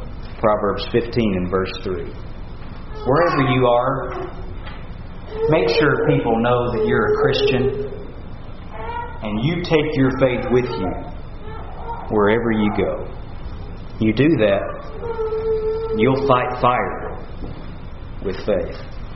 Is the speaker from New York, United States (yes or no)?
no; Texas, United States; When I say I'm from Texas, I represent my home state.